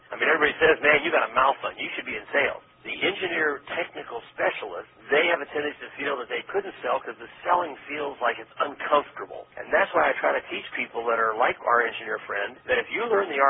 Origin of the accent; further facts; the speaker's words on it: Scottsdale, Arizona, United States; I've brought people from all over the world, literally, to my hometown, Scottsdale, Arizona.